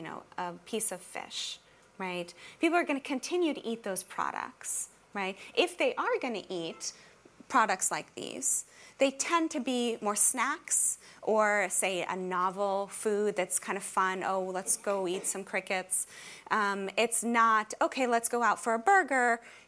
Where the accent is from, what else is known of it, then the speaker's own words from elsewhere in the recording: United States; So I'm obviously from the United States.